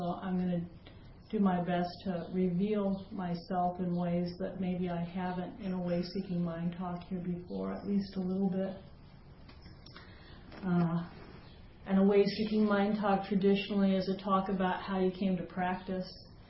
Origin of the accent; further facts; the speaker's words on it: Denver, Colorado, United States; born there; I was conceived in Columbus, Ohio, and I was born in Denver, Colorado.